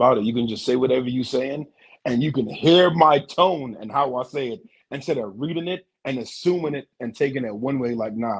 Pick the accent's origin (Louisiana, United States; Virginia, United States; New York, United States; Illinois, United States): New York, United States; New York City; grew up, born and raised in the Bronx, New York. But both of my parents are Jamaican. I'm the youngest of 6 kids.